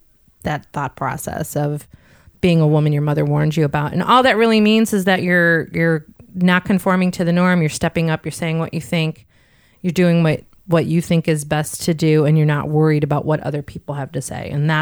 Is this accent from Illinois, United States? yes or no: yes; Chicago, Illinois, United States; I'm from Chicago originally. I told you a little bit about my mom and dad. My dad was much older than my mom.